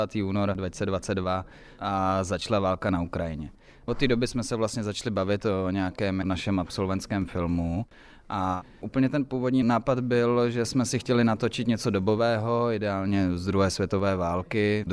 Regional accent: Krkonoše, Czechia; jelikož jsme oba vlastně ze Sudet, Pavel je z plzeňských Sudet, já jsem zase z krkonošských Sudet

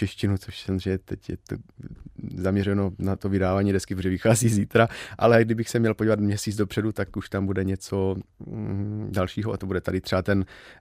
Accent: Moravia, Czechia; protože jak jsem z Moravy, mám fakt jako kousek Slovensko. Dejme tomu 20 kilometrů od hranic, tak jsem trošku jako Slovák v podstatě.

